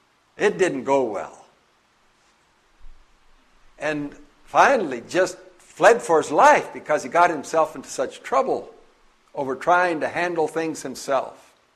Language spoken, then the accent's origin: English; Bolivia; As I was growing up in Bolivia